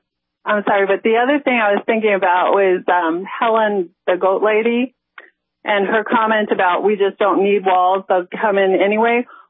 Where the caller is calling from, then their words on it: Winnipeg, Manitoba, Canada; Winnipeg.